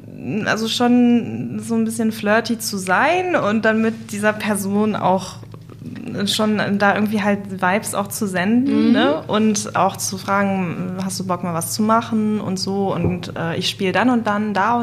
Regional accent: Mönchengladbach, North Rhine-Westphalia, Germany; ich komme ja ursprünglich aus Mönchengladbach

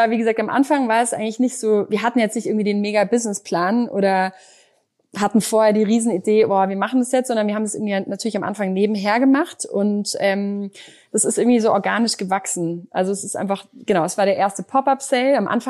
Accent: Düsseldorf, North Rhine-Westphalia, Germany; born there; ich bin gebürtige Düsseldorferin

